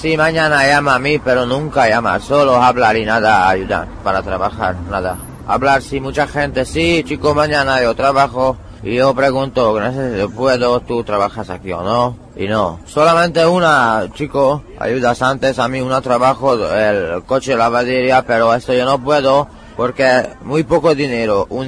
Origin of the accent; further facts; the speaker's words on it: Hungary; Spanish is a second language; now in Spain; No, pero tengo 1, 2 o 3 chicos, sí, que húngaro también.